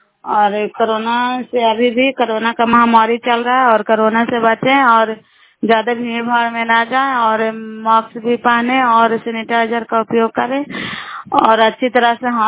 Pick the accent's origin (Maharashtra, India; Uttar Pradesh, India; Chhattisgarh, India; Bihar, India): Bihar, India; नालंदा जिला कराय ब्लॉक के निवासी हूँ।